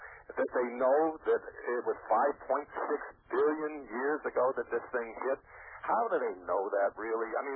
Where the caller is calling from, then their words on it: Wayne, New Jersey, United States; Good evening. I'm calling from Wayne, New Jersey.